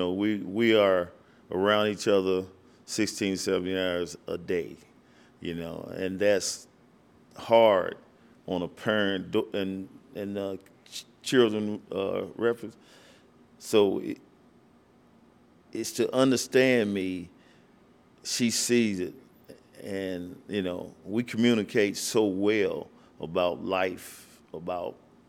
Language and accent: English; Charleston, West Virginia, United States; I didn't grow up on the West Side. I grew up on the East End. But my father lived over here on the West Side, and I had a bunch of cousins live over on the West Side. So, and I mean, Charleston ain't that big, you know.